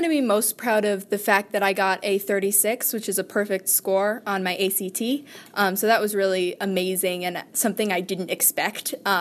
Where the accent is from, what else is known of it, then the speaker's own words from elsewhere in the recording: Connecticut, United States; Because I grew up in Connecticut, so I've always kind of wanted to go back to the East Coast.